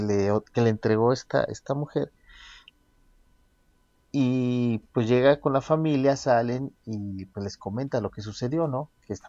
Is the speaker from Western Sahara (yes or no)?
no; Mexico; como somos los mexicanos, ¿no?